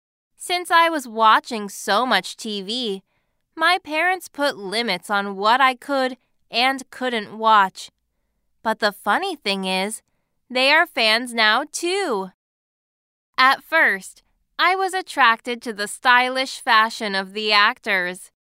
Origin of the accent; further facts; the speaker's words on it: Philippines; I am from the Philippines